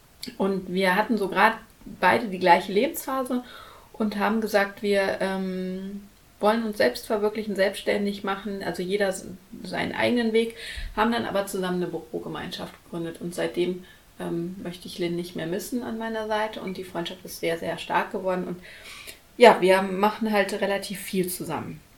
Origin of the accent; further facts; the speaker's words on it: North Rhine-Westphalia, Germany; also born or lived in Buenos Aires; zurückgekommen in meine Heimatstadt, so ein kleines bergisches Dorf.